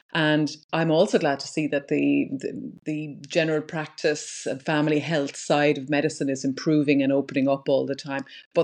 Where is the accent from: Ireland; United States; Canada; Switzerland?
Ireland; Wexford, Leinster; now in Ennis, Ireland; I'm from Wexford originally, trained in Galway in medical school and stayed west then after that. So I'm based in Ennis now.